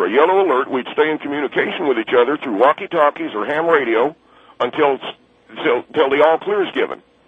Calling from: Corona, California, United States; I'm calling from Corona, California.

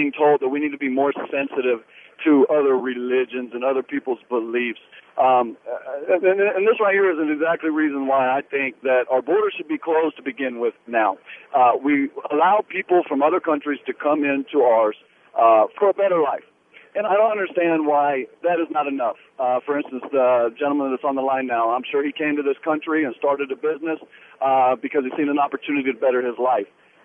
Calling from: Texas, United States; I just happen to be calling from Texas.

